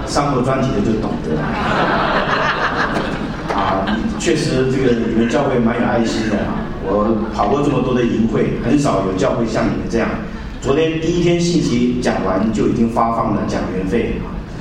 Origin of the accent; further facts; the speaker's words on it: China; 很多的人，我们中国人看到这个奴仆两个字呢，很自然的想到一些很不好的事情